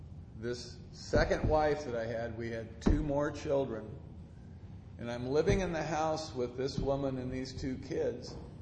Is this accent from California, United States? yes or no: yes; Los Angeles, California, United States; also born or lived in Oregon; I came back down from Oregon, back down to Los Angeles, where I'm from.